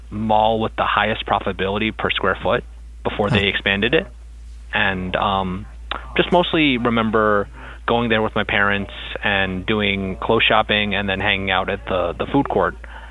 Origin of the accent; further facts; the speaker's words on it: Queens, New York, United States; now in Staten Island, United States; I grew up in Queens, over by Elmhurst, and my local mall was the Queens Center Mall. And now that I live on Staten Island, there's the Staten Island Mall, of course.